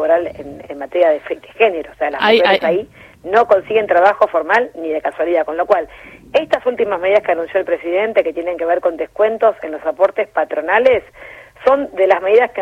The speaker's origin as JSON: {"language": "Spanish", "country": "Argentina", "said": "digo, nosotros como argentinos y argentinas"}